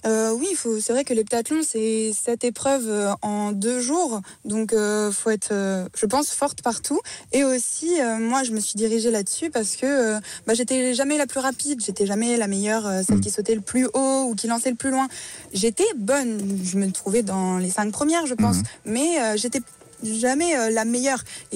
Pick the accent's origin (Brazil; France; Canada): France; pour qu'on puisse, en tant que Français, avoir un petit avantage